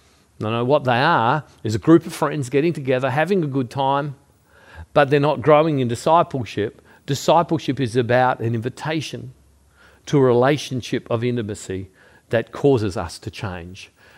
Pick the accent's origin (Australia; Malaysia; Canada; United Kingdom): Australia; also born or lived in United States; I go to the United States, spent a lot of time in the United States. Half my life is spent in the United States. And I'm an Australian. And I spent half my life there.